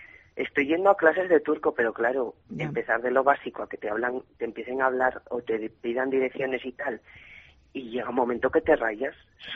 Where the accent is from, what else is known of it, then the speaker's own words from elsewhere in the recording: Alfaro, La Rioja, Spain; accent: riojano; el acento, me dicen porque yo soy de Alfaro, que es un pueblo que queda justo al final de La Rioja, que está entre La Rioja, Navarra y Aragón.